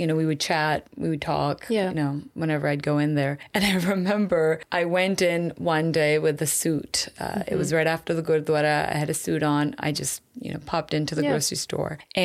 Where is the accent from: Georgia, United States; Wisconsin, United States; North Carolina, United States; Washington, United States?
Washington, United States; Seattle; So growing up in Seattle, I told you, you know, it was a multicultural school.